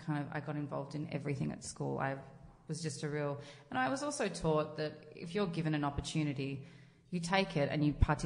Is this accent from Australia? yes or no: yes; Deniliquin, New South Wales, Australia; I grew up in Deniliquin, which is a really small country town, and it was an amazing childhood.